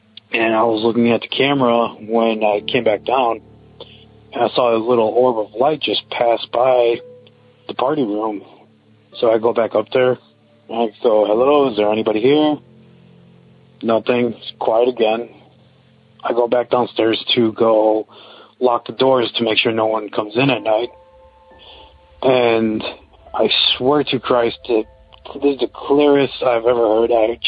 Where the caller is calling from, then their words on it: Chicago, Illinois, United States; I'm calling from Chicago, Illinois.